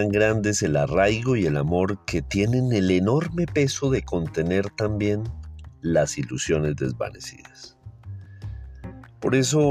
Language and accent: Spanish; Santander, Colombia; Pero somos finalmente orgullosos santandereanos.